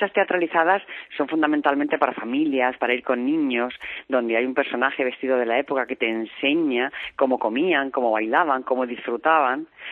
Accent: Madrid, Community of Madrid, Spain; como madrileños estamos todos tan orgullosos de que esto sea nuestro, de que esté en nuestra ciudad, de que esté en nuestra comunidad

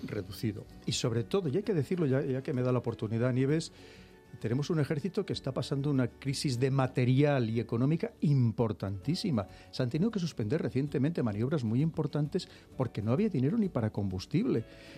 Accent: Spain; somos el pueblo español

